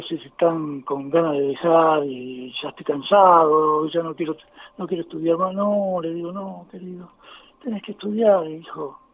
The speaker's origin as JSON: {"language": "Spanish", "town": "Haedo", "region": "Buenos Aires Province", "country": "Argentina", "moved": "as an adult", "lives_now": "Tandil, Argentina", "said": "Yo era de Aedo."}